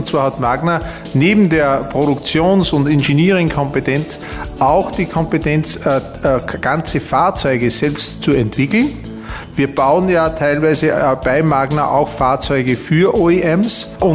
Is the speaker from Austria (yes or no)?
yes; Steyr, Upper Austria, Austria; now in Lannach, Austria; Ich bin Österreicher, komme aus Steyr, wunderschöne alte Eisenstadt. Und bin hier in Lannach